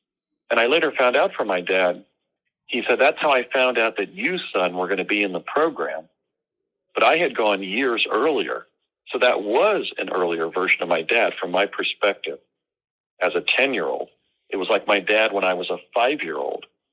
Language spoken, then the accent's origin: English; New Jersey, United States; I mean, I was growing up near New York City, you know, New Jersey, and I had been to other major cities.